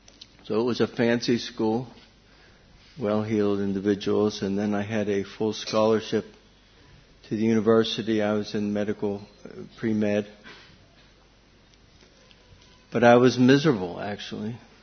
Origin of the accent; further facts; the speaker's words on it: United States; Certainly when we grew up in America